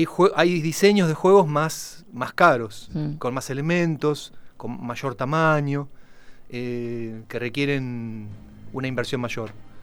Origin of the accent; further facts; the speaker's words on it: La Plata, Buenos Aires Province, Argentina; somos de La Plata, está, sí, todo bien.